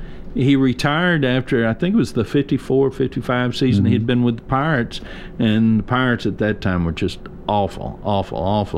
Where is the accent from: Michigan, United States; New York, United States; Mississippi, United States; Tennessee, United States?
Tennessee, United States; Memphis; I grew up in Memphis, and so I grew up listening to Harry Carey and Jack Buck and Joe Garagiola.